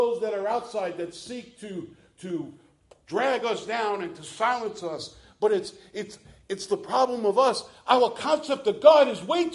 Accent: Bronx, New York, United States; believe me, I am no Hebrew scholar, nor am I a Greek scholar. I am Italian from the Bronx.

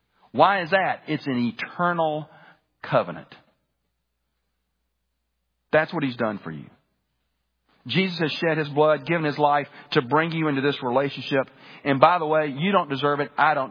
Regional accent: Birmingham, Alabama, United States; Growing up in Birmingham, Alabama, as I did, one of, if not my favorite restaurant in Birmingham

